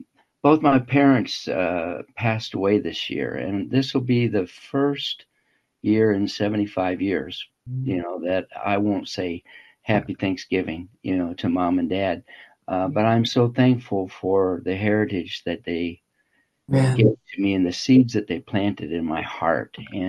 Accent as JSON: {"language": "English", "region": "Midwest", "country": "United States", "tie": "born or raised there", "said": "I grew up in the Midwest in a little farming town, but my family, they weren't farmers, but we had farmers in the family."}